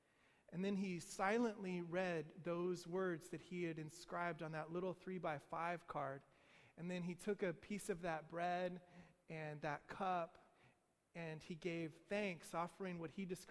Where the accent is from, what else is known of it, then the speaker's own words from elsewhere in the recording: Kansas City, United States; that church in Kansas City, my hometown